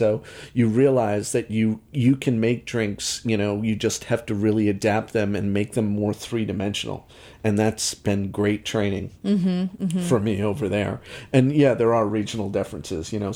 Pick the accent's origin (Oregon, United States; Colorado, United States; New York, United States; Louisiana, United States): New York, United States; So as a New Yorker, it's great because you realize that a lot of that vocabulary I grew up with, they grew up with even, you know, more intense.